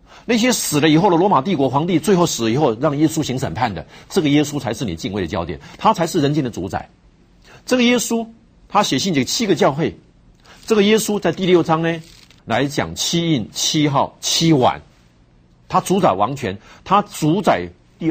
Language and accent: Chinese; Taiwan; 我们台湾人也蛮刚硬的